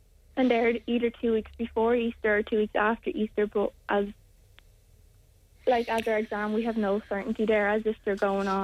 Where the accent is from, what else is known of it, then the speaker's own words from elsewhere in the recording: Wexford, Leinster, Ireland; I'm from Wexford, so Waterford's only about an hour away from me